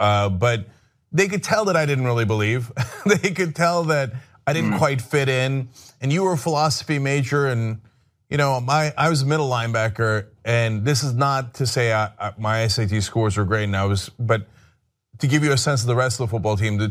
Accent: New Jersey, United States; I grew up in New Jersey, not in the Bible Belt or anything

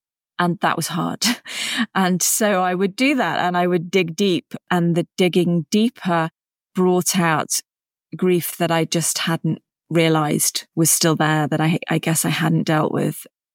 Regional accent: United Kingdom; obviously I'm British

